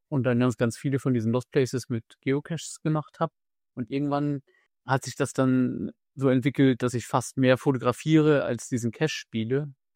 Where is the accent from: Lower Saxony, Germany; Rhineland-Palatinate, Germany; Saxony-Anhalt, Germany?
Lower Saxony, Germany; Die gab es bei uns in Niedersachsen, wo ich eigentlich herkomme.